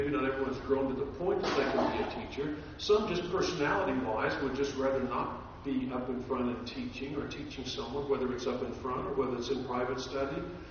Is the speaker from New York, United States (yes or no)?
no; California, United States; I was raised in Southern California. It's basically, Southern California is basically just an extended desert.